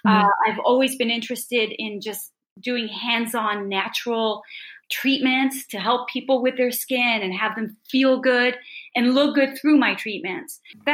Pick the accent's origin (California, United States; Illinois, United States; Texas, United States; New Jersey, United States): California, United States; San Francisco; moved away as an adult; now in Paris, France; I'm from San Francisco, California, and I started doing skincare there. Met my husband, and the deal was I would have to come to Paris. So now I've been here for 20 years.